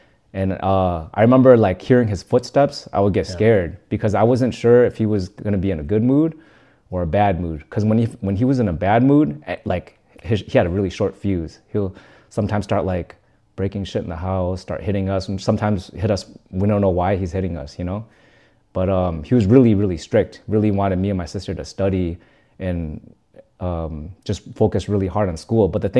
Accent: Chicago, Illinois, United States; Yeah, I was born in Chicago.

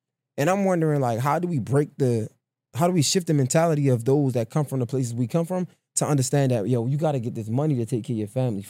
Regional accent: Baltimore, Maryland, United States; you're from Chicago, I'm from Baltimore.

